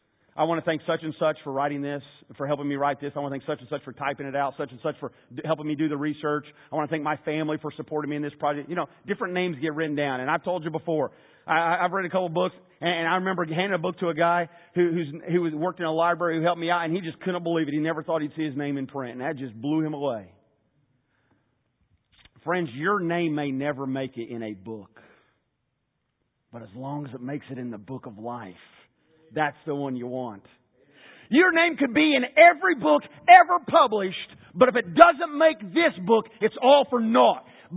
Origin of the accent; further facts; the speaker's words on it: Indiana, United States; Because I grew up in Indiana and I know when you got to have a fire.